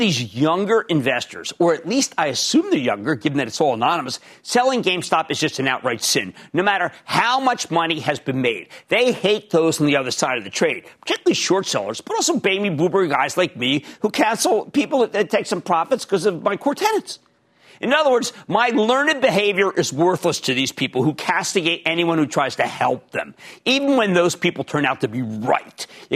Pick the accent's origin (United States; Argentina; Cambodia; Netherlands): United States; Philadelphia, Pennsylvania; I have rhino skin, and I welcome criticism. I'm from Philadelphia.